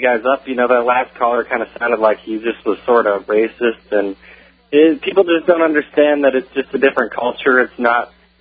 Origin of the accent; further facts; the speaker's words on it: South Dakota, United States; now in Arizona, United States; I myself am not a native Arizona. I come from the Great Plains of South Dakota